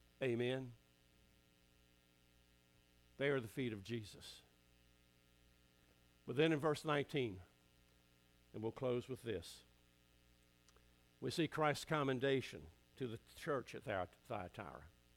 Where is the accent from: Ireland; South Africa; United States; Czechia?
United States; Scotland Neck, North Carolina; I remember when I was a kid and growing up in Scotland Neck